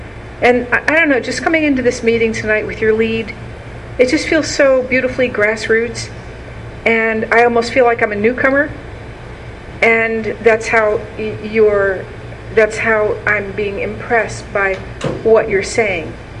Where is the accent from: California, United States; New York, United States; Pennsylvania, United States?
Pennsylvania, United States; Erie; I'm from Erie. Lauder and I live out of town, and we come back and spend time here in the summertime.